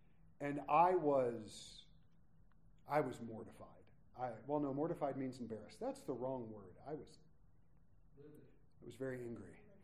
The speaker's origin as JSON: {"language": "English", "town": "West Covina", "region": "California", "country": "United States", "tie": "born there", "said": "I was born on a chilly November day in 1976. I was born in California. It probably wasn't a chilly November day. I was born in West Covina at a little hospital."}